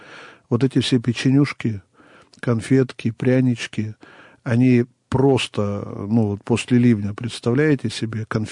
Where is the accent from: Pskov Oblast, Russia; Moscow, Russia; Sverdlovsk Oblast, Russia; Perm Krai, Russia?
Perm Krai, Russia; это у меня на родине. Пермская область